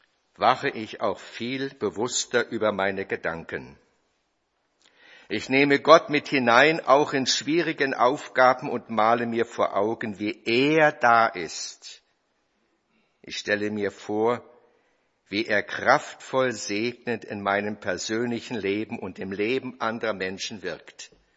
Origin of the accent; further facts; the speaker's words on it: Adelboden, Bern, Switzerland; Ich habe gesagt, ich komme aus der Schweiz, Adelboden.